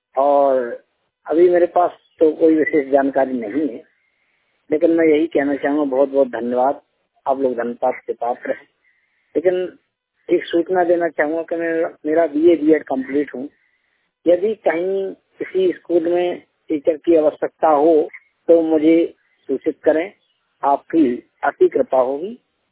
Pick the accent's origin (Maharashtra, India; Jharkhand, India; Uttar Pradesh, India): Uttar Pradesh, India; मैं जिला जालौन उत्तर प्रदेश यूपी का रहने वाला हूँ। मैं पूर्ण रूप से दृष्टिहीन हूँ।